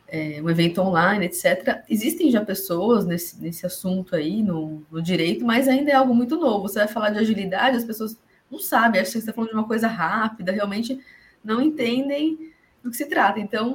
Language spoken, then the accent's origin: Portuguese; São Paulo, Brazil; Sim, sou de São Paulo.